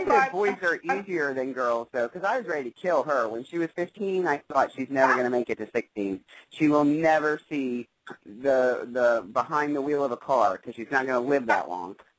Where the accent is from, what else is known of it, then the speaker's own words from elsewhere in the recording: Delaware, United States; Well, I am from Delaware. I was born and raised here.